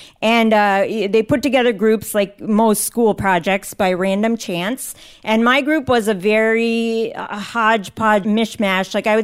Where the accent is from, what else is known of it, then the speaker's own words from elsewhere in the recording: Virginia, United States; I grew up in Northern Virginia, and at the end of eighth grade, basically, I had gone to private school for the past 4 years